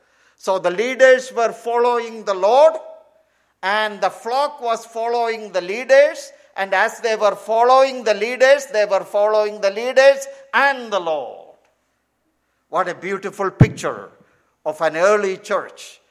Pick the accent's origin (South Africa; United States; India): India; Kerala; I was thinking about my own early days growing up in Kerala